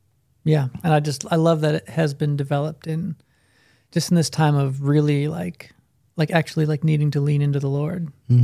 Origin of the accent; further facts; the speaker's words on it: Illinois, United States; I grew up in Illinois, so we'd be in Kentucky, Tennessee.